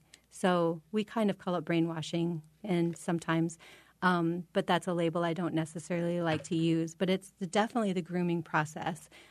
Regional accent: Iowa, United States; And then I discovered, to my broken heart, that it was right here in Iowa and even in my hometown. And my hometown is a small town in Iowa.

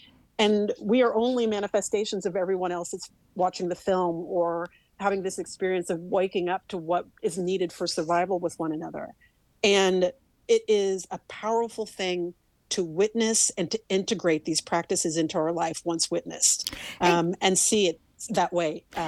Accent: Kansas, United States; And I'm actually from Kansas. My people are from Mississippi and Kentucky.

